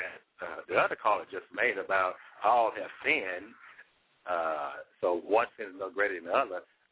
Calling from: Memphis, Tennessee, United States; I'm calling from Memphis, Tennessee.

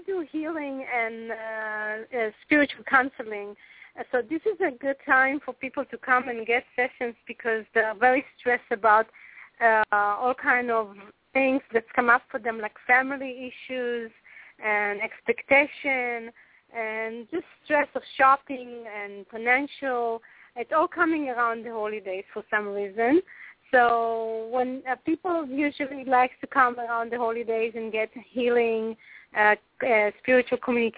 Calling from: California, United States; Yeah, I'm calling from California.

